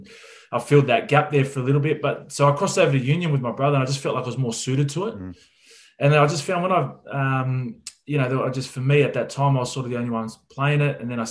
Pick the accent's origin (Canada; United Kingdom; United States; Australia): Australia; Sydney, New South Wales; we're from Western Sydney